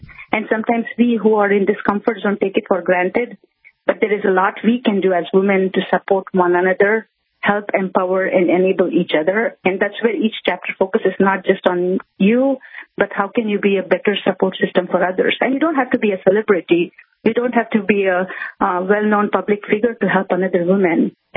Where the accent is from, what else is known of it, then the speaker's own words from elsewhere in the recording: India; now in United States; be it growing up in India, going to school, participating in different competitions.